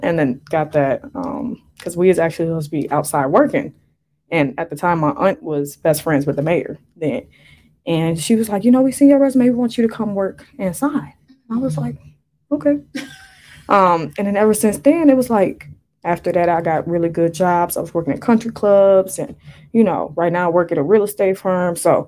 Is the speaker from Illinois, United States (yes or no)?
yes; Chicago, Illinois, United States; born there; also born or lived in Evanston / Waukegan / Palatine / Michigan; But I was born in Chicago, lived in Chicago a little bit, and then my mom moved us to Evanston, and then we was moving. Like, I ended up getting adopted, whatever. From Waukegan to Evanston. Girl, I was all over the damn place.